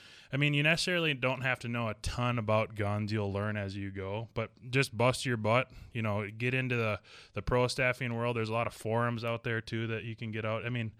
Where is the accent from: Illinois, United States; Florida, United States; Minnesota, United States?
Minnesota, United States; Columbia Heights; now in Coon Rapids, United States; so I'm from Minnesota. Grew up in Columbia Heights. Currently live in Coon Rapids.